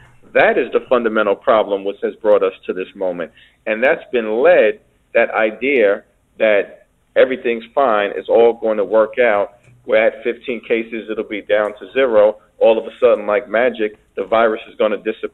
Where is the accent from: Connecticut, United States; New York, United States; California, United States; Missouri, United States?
New York, United States; New York City; Now, I grew up in the New York City, Brian, as you know, in the late 80s and early 90s when I came of age